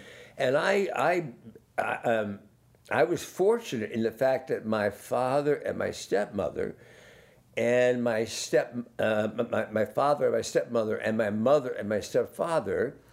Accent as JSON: {"language": "English", "town": "New Brunswick", "region": "New Jersey", "country": "United States", "tie": "born there", "said": "And so I was born in New Brunswick, New Jersey, 1944."}